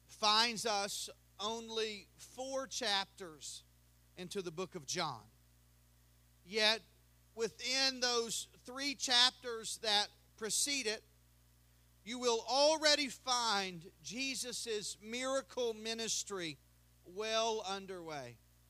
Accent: Kentucky, United States; Brother Travis mentioned that we pastor a church in Franklin, Kentucky. I know from my accent it sounds like I'm maybe from Canada, but I'm from Kentucky.

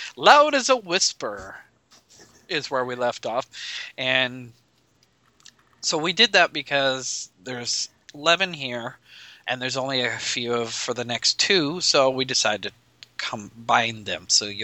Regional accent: Nebraska, United States; from Nebraska.

